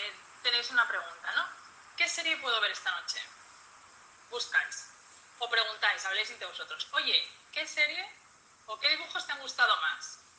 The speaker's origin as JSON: {"language": "Spanish", "town": "Barcelona", "region": "Catalonia", "country": "Spain", "moved": "as an adult", "lives_now": "England", "said": "Yo estudié en la Universidad de Barcelona, porque yo soy de Barcelona y era la que tenía más cerca."}